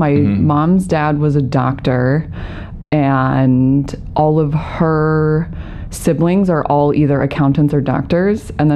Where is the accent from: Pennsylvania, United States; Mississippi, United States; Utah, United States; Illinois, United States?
Utah, United States; Salt Lake City; I grew up on the East Benches of Salt Lake City in Utah.